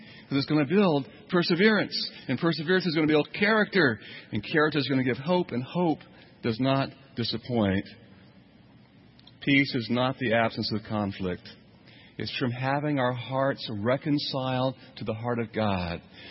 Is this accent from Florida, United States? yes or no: yes; Orlando, Florida, United States; I was born here in Orlando in the last millennium, the past millennium. And I grew up, my family of origin, they really weren't religious people.